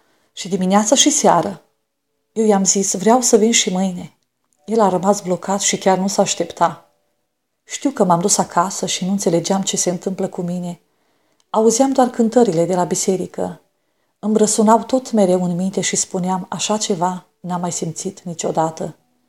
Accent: Botoșani, Botoșani County, Romania; born there; m-am născut în Botoșani pe 6 februarie 1981. Provin dintr-o familie simplă de creștini ortodoxi, o familie nu foarte numeroasă, ci doar cu 2 părinți dragi și o singură soră.

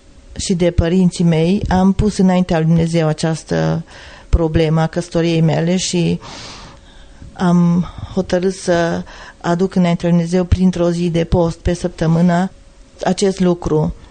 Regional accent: Zalău, Sălaj County, Romania; sunt din Zalău, fac parte dintr-o biserică creștină evanghelică.

